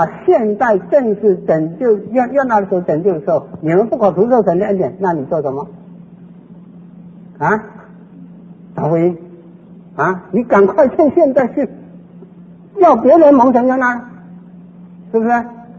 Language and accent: Chinese; China; 我们中国人来说，在中国大陆的已经有很多我们亲戚朋友